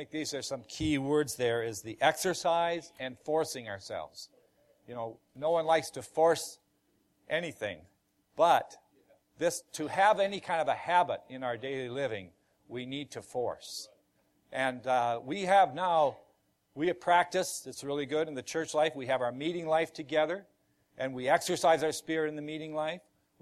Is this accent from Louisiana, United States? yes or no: no; Brooklyn Park, Minnesota, United States; I'm from Brooklyn Park, Minnesota, which is a suburb of Twin Cities, Minneapolis, St. Paul.